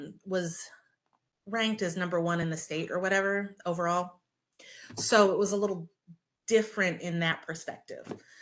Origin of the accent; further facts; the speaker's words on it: Indiana, United States; also born or lived in Minnesota / Ohio / Pennsylvania / Illinois; So I was born in Minnesota, grew up in Indiana, did college and medical school in Ohio, did residency in Pennsylvania, and then Illinois for fellowship.